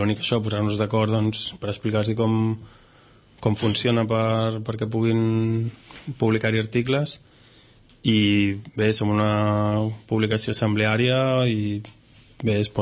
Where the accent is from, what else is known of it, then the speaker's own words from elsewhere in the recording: Catalonia, Spain; Jo mateix vinc del Maresme